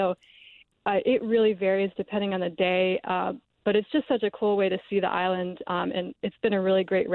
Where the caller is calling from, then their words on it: Isle of Hoe, Maine, United States; I'm calling from Isle of Hoe, which I believe we have the distinction of the second newest lighthouse in Maine.